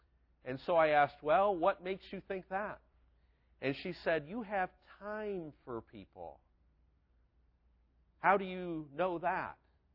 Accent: United States; And I found that as an American, I took with me a perspective of how time should work

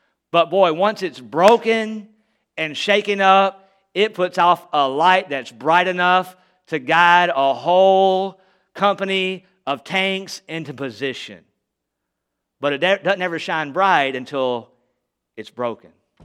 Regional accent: the South, United States; Now I'm from the South. I don't know how things are up here when it comes to food

